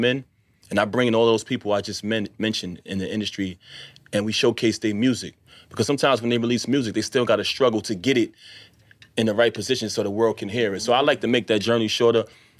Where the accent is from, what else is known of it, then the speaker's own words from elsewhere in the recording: New York City, New York, United States; So me being young, growing up in Bed-Stuy, Brooklyn, One of the mistakes I made was I mixed the street with the music industry.